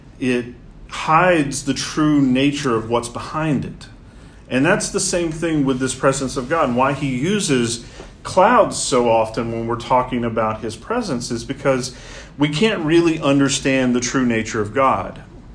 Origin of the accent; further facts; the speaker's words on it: Mississippi, United States; I know I'm from Mississippi, right?